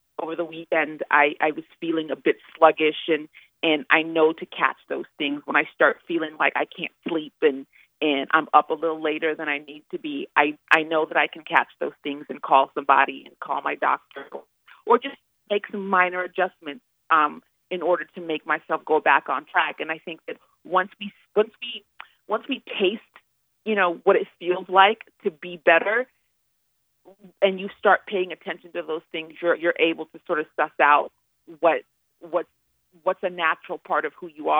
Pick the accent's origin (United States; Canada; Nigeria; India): Nigeria; born there; I'm Nigerian by birth